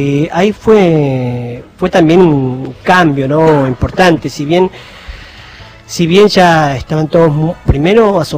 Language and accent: Spanish; Buenos Aires, Argentina; al barrio de La Boca, donde yo nací, donde yo crecí